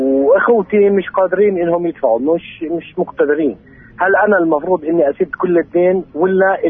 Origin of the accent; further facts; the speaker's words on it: Nablus, West Bank, Palestine; من نابلس.